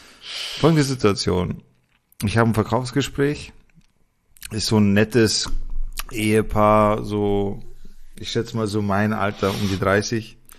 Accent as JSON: {"language": "German", "town": "Munich", "region": "Bavaria", "country": "Germany", "said": "Als Münchner kenne ich das natürlich."}